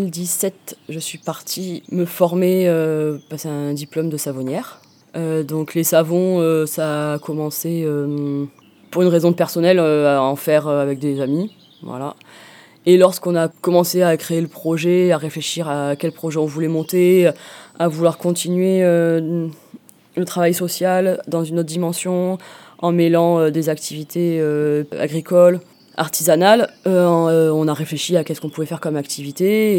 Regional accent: Provence-Alpes-Côte d'Azur, France; Je viens du Var, j'ai fait mes études d'art plastique à Aix-en-Provence.

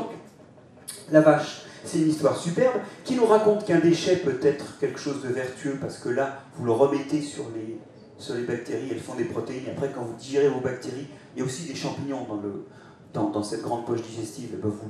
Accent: Brittany, France; Et puis moi, je suis breton, hein

